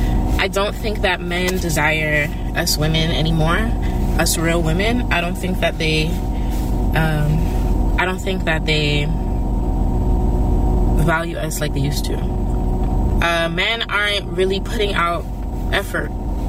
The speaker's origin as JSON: {"language": "English", "region": "New York", "country": "United States", "said": "Maybe it's because I'm from New York."}